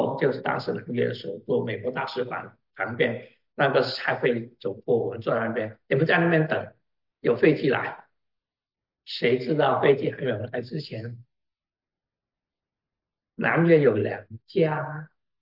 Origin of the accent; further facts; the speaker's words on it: Vietnam; 我在越南长大